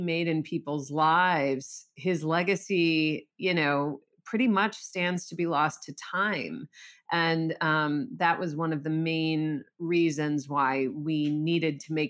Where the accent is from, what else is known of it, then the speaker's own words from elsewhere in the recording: Chicago, Illinois, United States; I grew up in Chicago. I went to his high school.